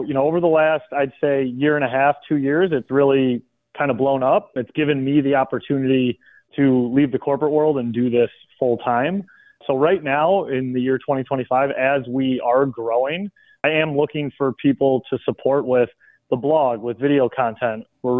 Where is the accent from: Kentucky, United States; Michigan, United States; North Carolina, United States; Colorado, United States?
Michigan, United States; Detroit; I was born and raised in Detroit. Detroit is my favorite city.